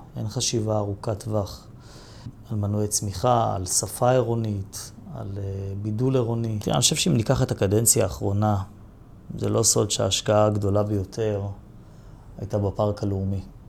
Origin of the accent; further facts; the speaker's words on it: Ramat Gan, Tel Aviv District, Israel; אני בן 40, אני יליד רמת גן, דור שלישי בעיר, חי בעיר הזאת כל חיי. גדלתי ברחוב רשי. היום אני גר בצד השני של העיר, בשכונת רמת שקמה.